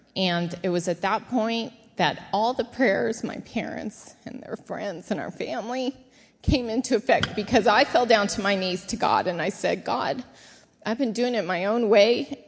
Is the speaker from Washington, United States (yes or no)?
no; Missouri, United States; born there; I was born in Missouri, and I'm stubborn as a mule